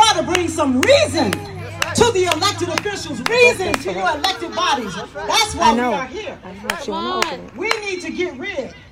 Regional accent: Champaign, Illinois, United States; I am from Champaign-Urbana.

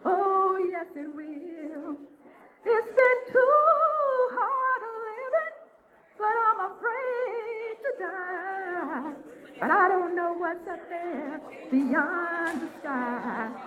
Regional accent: Mississippi, United States; I was born and raised in the South in Mississippi.

